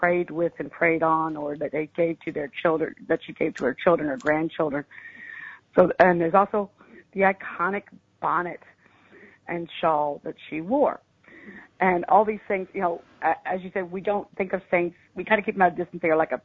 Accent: Texas, United States; I didn't know her myself. I grew up in Texas, and I you know, that's a Maryland saint.

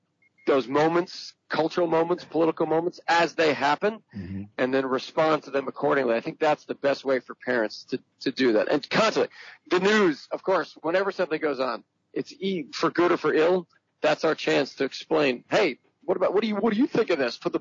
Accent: New York, United States; I'm a New Yorker, but I'm not much of a Yankee fan.

